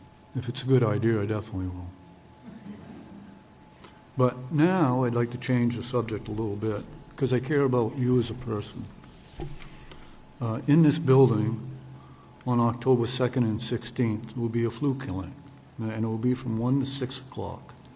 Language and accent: English; Belfast, Northern Ireland, United Kingdom; I was born and brought up in Belfast, and now I live 400 feet from where I was brought up. I went to city schools